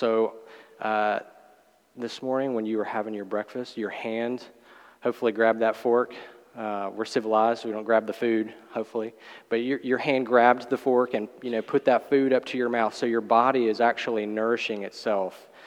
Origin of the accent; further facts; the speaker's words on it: Jackson, Mississippi, United States; So I'm a Mississippi boy. I grew up in Jackson.